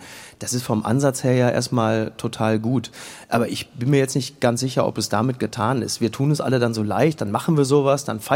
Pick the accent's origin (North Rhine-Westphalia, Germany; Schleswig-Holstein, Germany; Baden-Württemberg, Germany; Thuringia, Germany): North Rhine-Westphalia, Germany; Recklinghausen; born there; In Recklinghausen.